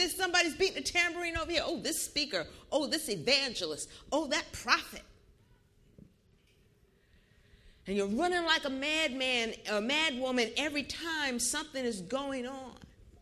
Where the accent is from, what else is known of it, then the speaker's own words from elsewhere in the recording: New York City, New York, United States; now in Orange County, United States; I'm from New York City originally. I come from a foot-stomping, Bible-believing, Pentecostal, shouting and dance Pentecostal church in New York City.